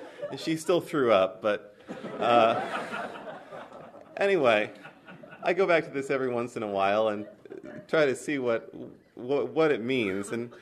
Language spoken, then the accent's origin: English; United States; Well, I grew up over in Fulton County, and Tata was my first word, and it meant tractor.